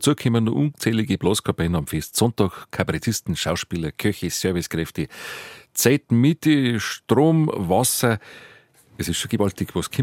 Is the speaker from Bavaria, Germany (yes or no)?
yes; Bavaria, Germany; Bei uns in Bayern sagt man, es darf schon ein bisschen was hängen bleiben.